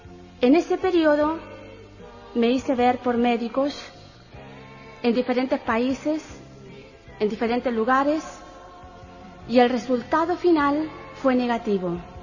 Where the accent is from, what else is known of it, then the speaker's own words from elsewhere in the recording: Chile; now in Argentina; Y vinimos desde Chile a colaborar en la parte musical